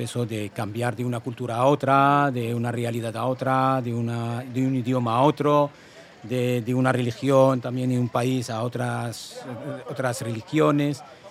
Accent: Tangier, Tanger-Tetouan-Al Hoceima, Morocco; Spanish is a second language; moved away as an adult; now in Spain; la cercanía de mi país de origen, de mi ciudad Tánger, al continente europeo y a España en especial

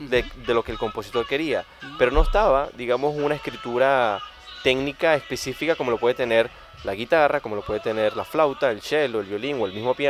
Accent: Barquisimeto, Lara, Venezuela; para nosotros como citadinos, porque realmente yo soy de Barquisimeto

